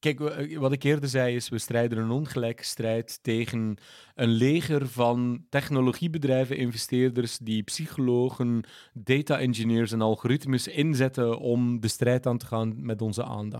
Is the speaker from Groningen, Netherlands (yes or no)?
no; Amsterdam, North Holland, Netherlands; jij bent een Rotterdammer, ik ben Amsterdammer.